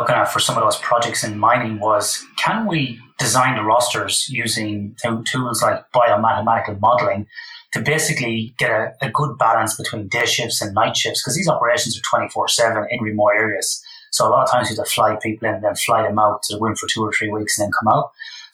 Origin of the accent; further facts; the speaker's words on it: Ireland; moved away as an adult; now in Western Australia, Australia; Obviously from my accent, born and raised in Ireland.